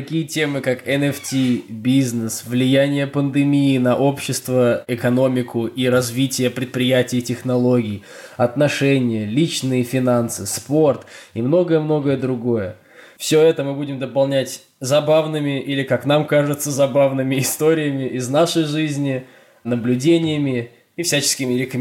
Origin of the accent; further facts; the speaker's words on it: Moscow, Russia; now in Hamburg, Germany; Да, дорогие слушатели, я на самом деле сейчас записываю это все из Гамбурга. Я живу там уже лет 5-4 с чем-то. Сам я из Москвы.